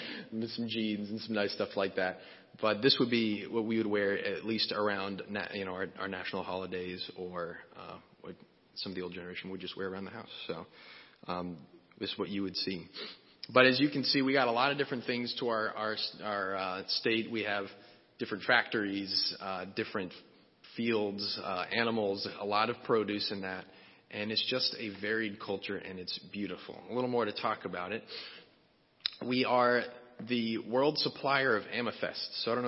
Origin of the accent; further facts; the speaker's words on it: Brazil; God has given me the incredible blessing of growing up in Brazil and giving me opportunities to do a lot of different things.